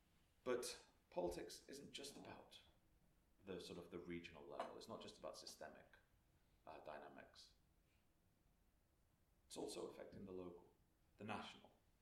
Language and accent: English; Yorkshire and the Humber, United Kingdom; now in Lancashire, United Kingdom; I'm a Yorkshireman living in Lancashire, which is complex.